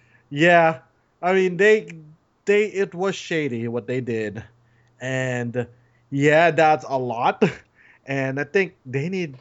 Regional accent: United States; Because I'm American, the guy next door is American

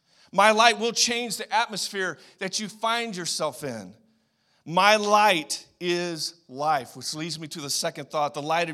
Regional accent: San Francisco, California, United States; It was San Francisco fog. That's the area where I'm from California, and it's thick.

